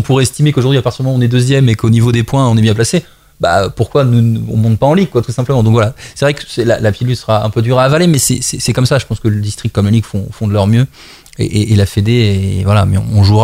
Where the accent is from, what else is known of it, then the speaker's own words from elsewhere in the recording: Paris, Île-de-France, France; Alors moi je suis parisien, donc ça me va bien.